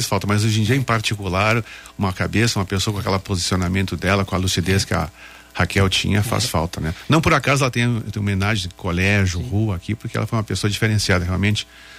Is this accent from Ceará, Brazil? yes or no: no; Caxias do Sul, Rio Grande do Sul, Brazil; born there; E eu sou natural, nasci em Caxias do Sul, né?